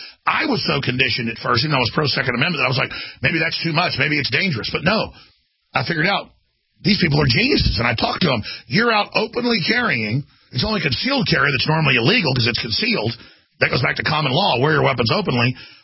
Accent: Dallas, Texas, United States; I mean, I remember until I was about a teenager, even growing up in Dallas

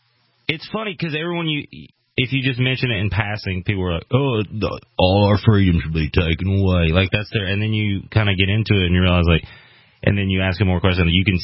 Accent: Tennessee, United States; now in Los Angeles, United States; Yes. Well, and by way of Tennessee originally.

